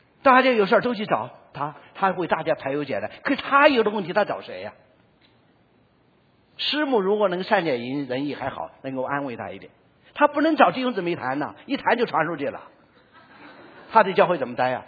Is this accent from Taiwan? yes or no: no; China